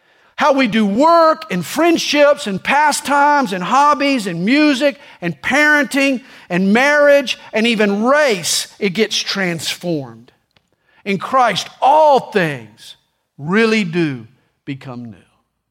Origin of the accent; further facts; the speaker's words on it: the South, United States; I don't blame it on being a Southerner. I blame it on being a sinner.